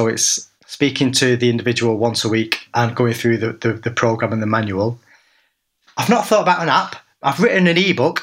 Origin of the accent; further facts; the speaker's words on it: United Kingdom; Just because, you know, we're British. I think that's the British attitude.